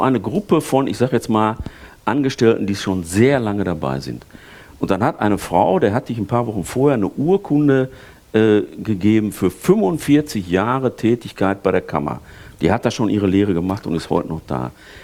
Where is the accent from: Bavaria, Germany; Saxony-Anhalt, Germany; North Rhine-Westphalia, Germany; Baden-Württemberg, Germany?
North Rhine-Westphalia, Germany; Ich komme aus dem Ruhrgebiet, da redet man deutlich